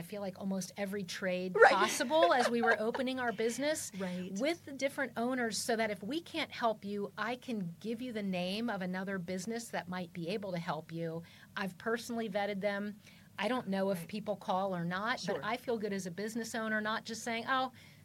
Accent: East Coast, United States; moved away; as a transplant, again, to bring this full circle, I'm from the East Coast.

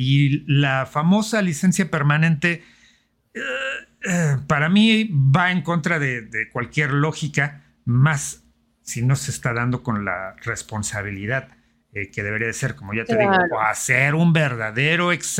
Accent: Mexico; somos muy irresponsables, como mexicanos, como latinos

